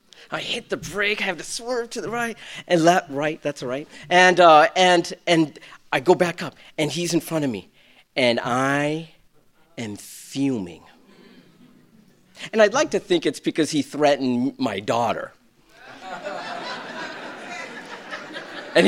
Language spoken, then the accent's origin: English; New England, United States; So, my wife and I, we're from New England.